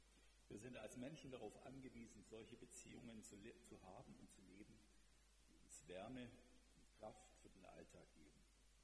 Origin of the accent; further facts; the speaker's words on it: Baden-Württemberg, Germany; So, ich bin Schwabe, mehr reiße ich nicht ab.